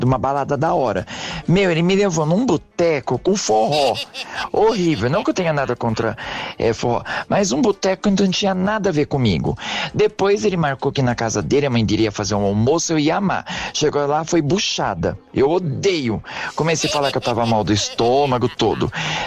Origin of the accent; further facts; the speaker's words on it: São Paulo, Brazil; sou de Itaquera.